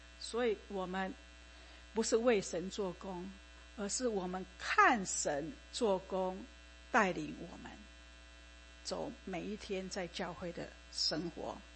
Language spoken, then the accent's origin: Chinese; Taiwan; born there; 像我以前出生在台湾，我们家的人也是从商的